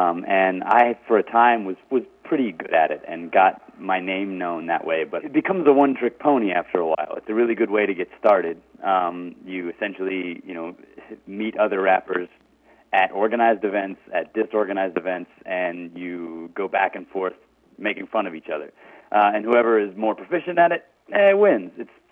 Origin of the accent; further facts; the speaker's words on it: Jacksonville, Florida, United States; Well, I grew up like in the Beaches area in Jacksonville, and I was rapping, and I was battling kids at high school